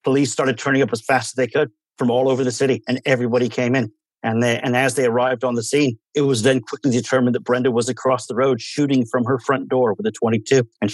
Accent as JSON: {"language": "English", "town": "San Diego", "region": "California", "country": "United States", "tie": "born or raised there", "said": "Well, I grew up in San Diego, like so many people, and, you know San Diego as being that small town in the 70s"}